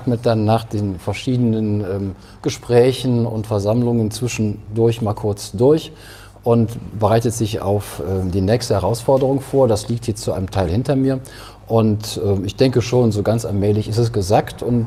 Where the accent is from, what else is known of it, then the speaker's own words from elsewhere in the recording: North Rhine-Westphalia, Germany; Also diese Region, die wirklich von Engelskirchen über Gladbach bis an den Rhein reicht, das ist meine Heimat, hier kenne ich viele Menschen